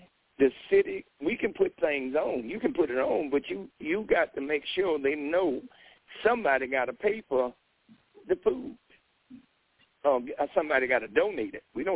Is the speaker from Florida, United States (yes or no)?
yes; Riviera Beach, Florida, United States; No, this is about all people in need because we are from Riviera. We have always been able to serve our sisters and brothers in other cities.